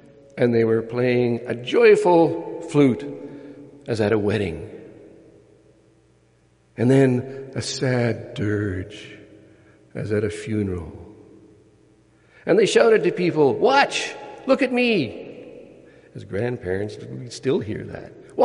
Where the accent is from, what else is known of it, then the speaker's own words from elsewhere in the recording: Ontario, Canada; When I was a young boy, growing up in Northern Ontario, we would often play those games of imagination.